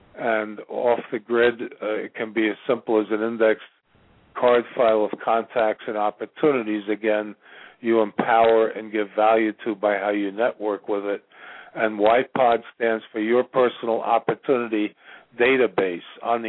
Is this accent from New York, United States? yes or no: yes; New York, United States; now in Virginia, United States; No, I'm calling from Virginia, and I'm from New York originally